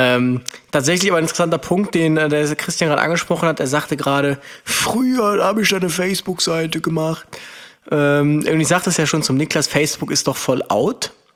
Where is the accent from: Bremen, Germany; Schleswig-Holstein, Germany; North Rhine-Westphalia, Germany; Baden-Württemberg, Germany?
North Rhine-Westphalia, Germany; Aachen; ich bin ja aus Aachen, ist 50 Kilometer entfernt.